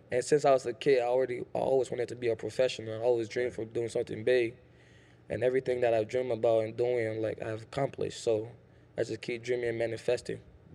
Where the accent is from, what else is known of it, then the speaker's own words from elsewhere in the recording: Monrovia, Montserrado, Liberia; also born or lived in Clarotown; So first, I grew up in Monrovia, Liberia, that I was born. First, I was born in Clarotown, you know. I was actually born in a house.